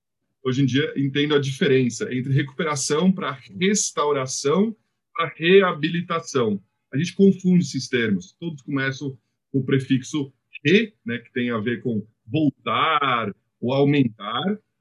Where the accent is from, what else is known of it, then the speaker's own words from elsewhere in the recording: São Paulo, Brazil; also born or lived in England; com um metro eu vim para o Brasil, cresci o segundo metro aqui no Brasil, morando no Butantã e indo para a escola de bicicleta em Pinheiros, atravessando a ponte em cima do Rio Pinheiros. Hoje em dia, na verdade, é o contrário. Eu moro em Pinheiros